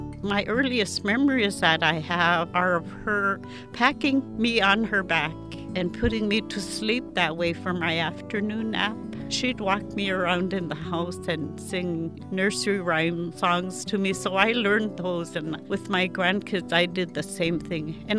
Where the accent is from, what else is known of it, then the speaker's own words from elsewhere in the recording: White Mountain, Alaska, United States; I was born in White Mountain, July 4th, 1940. … I have two older brothers and an older sister still living in White Mountain. White Mountain has always been my home.